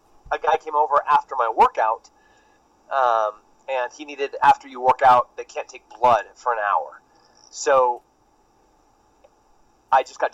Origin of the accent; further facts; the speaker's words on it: California, United States; Like I said, I grew up in the Central Coast. You know, it's rural, and we talk things out sometimes.